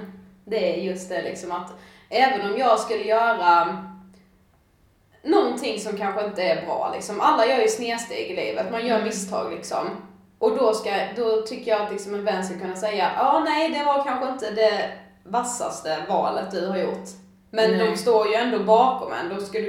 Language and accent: Swedish; Blekinge, Sweden; now in Stockholm, Sweden; mycket har jag hört om min dialekt och så vidare